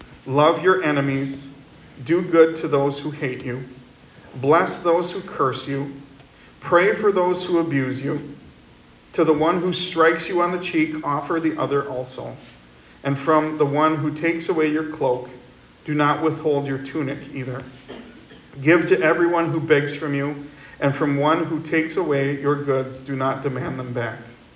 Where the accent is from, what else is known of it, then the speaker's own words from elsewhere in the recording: Wisconsin, United States; I love bratwurst. I'm from Wisconsin. It's a staple food.